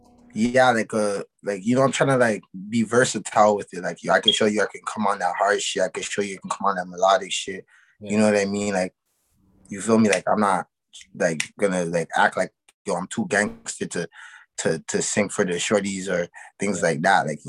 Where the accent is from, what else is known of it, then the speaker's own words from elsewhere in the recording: Toronto, Ontario, Canada; I'm from Toronto, you know what I mean? Repping Neptune Block